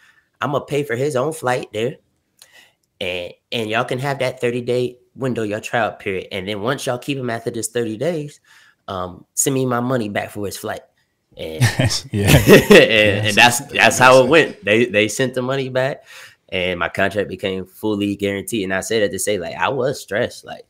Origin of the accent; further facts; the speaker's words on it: Goshen, United States; And I'm like, man, like I come from Goshen.